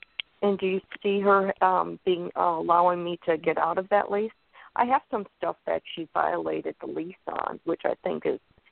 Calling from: Florida, United States

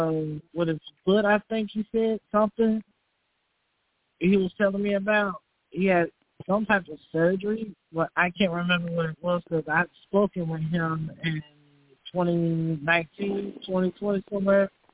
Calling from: Augusta, Georgia, United States; I am currently calling from Augusta.

